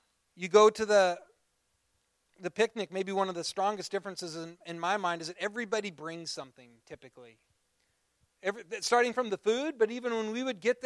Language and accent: English; Seward, United States; when I grew up in Seward